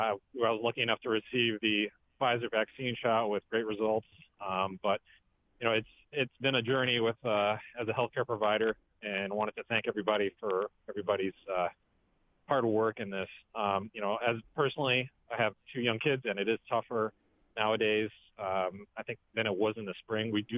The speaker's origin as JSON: {"language": "English", "town": "Acton", "region": "Massachusetts", "country": "United States", "said": "I'm actually from Acton, Massachusetts."}